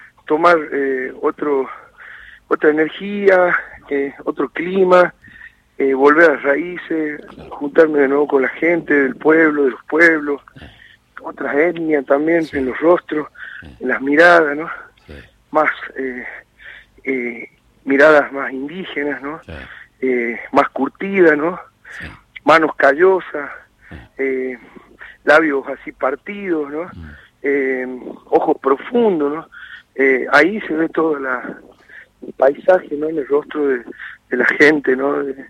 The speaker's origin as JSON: {"language": "Spanish", "town": "El Carmen", "region": "Jujuy", "country": "Argentina", "tie": "born or raised there", "said": "Pero de ahí me llevaba a vivir al Carmen."}